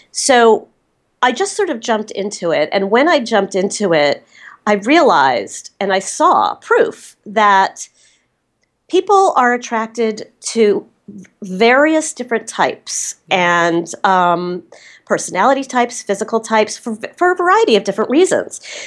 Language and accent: English; Los Angeles, California, United States; And for a woman, especially growing up in Los Angeles, that's huge.